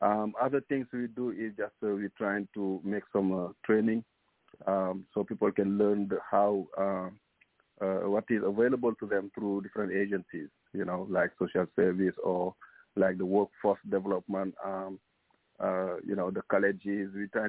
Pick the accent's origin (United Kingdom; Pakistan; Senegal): Senegal; English is a second language; I'm originally from West Africa, Senegal